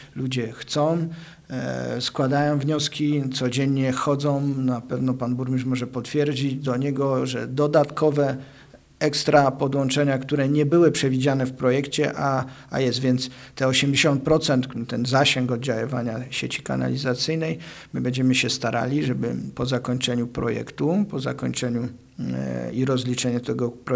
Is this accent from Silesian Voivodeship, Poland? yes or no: yes; Węgierska Górka, Silesian Voivodeship, Poland; Ale jako mieszkaniec pochodzę z Węgierskiej Górki, byłem wcześniej prezesem firmy komunalnej, która budowała.